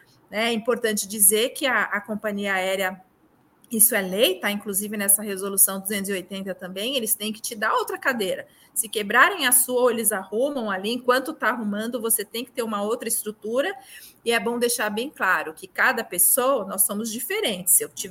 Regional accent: São Paulo, Brazil; eu vou falar bastante aqui de São Paulo, que é onde eu moro, né? Minha cidade, sou paulistana.

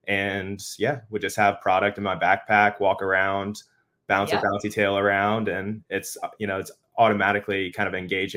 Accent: Tampa, Florida, United States; now in Atlanta, United States; I'm from Tampa, Florida. I lived there most of my life. Past few years, I've been in Atlanta, and I'm currently working to move out west.

